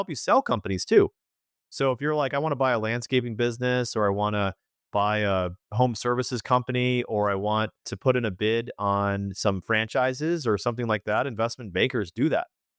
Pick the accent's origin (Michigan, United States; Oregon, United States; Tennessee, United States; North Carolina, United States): Michigan, United States; as a kid growing up in Michigan, I never actually went to a game where they won.